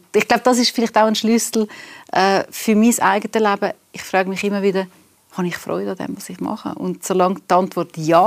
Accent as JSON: {"language": "German", "country": "Switzerland", "said": "Ich glaube, das unterschätzen immer noch sehr viele Leute, gerade bei uns in der Schweiz."}